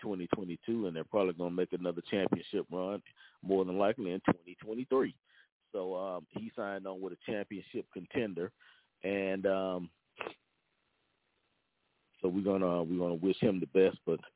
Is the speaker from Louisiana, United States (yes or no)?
yes; Louisiana, United States; You know, I'm from Louisiana. That's my home state, so I'm all things Louisiana native